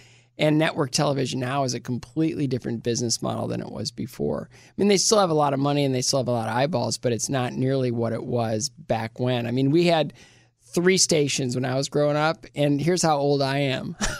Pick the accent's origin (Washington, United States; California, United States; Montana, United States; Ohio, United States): Ohio, United States; Bowling Green; No, it was really small. Like, the joke about Bowling Green is it's in that really flat part of Ohio.